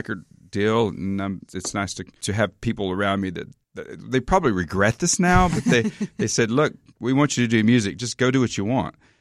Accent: Alabama, United States; Listen, I'm a Southern boy. Don't give me accents.

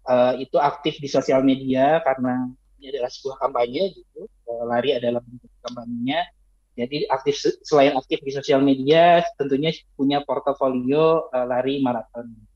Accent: Bandung, West Java, Indonesia; Saya sebagai orang Bandung gitu, pas kemarin ke Sumatera Utara

